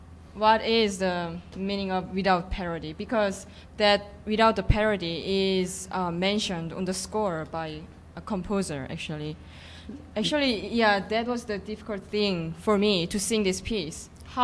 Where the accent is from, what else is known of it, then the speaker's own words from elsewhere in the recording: Seoul, South Korea; English is a second language; It was in Seoul, South Korea